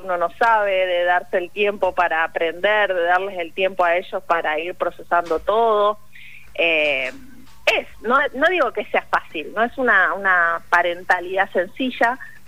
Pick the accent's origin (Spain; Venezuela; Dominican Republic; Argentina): Argentina; San Andrés de Giles, Buenos Aires Province; ella estaba en el hogar acá de mi pueblo, que es San Andrés de Giles